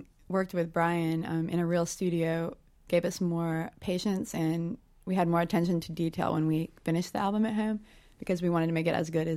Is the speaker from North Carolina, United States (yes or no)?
yes; North Carolina, United States; I'm from North Carolina.